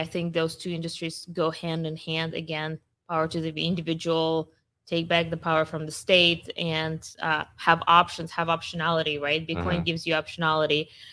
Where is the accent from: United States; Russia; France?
Russia; I grew up in Russia. I've seen hyperinflation multiple times in my lifetime.